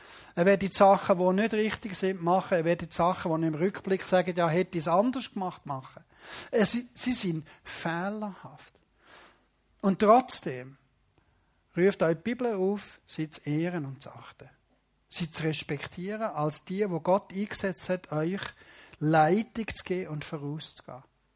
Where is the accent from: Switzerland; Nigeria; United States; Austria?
Switzerland; ich bin Schweizer Pastor